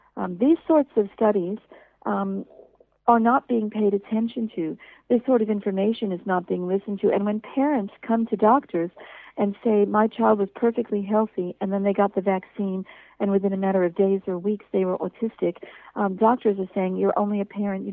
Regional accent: United States; moved away; So I'm American originally. I've been here for 20 years.

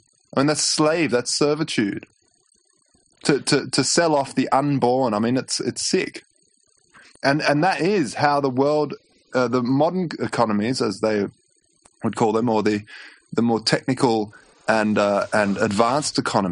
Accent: Australia; generally we're Aussie people are kind of nice and they're great

